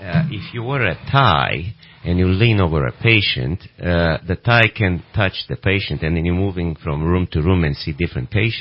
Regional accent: Romania; now in United States; No, I'm originally from Romania.

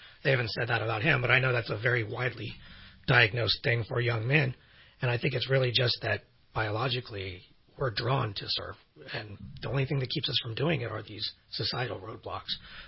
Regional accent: California, United States; And I grew up sailing on the San Francisco Bay with him and my father.

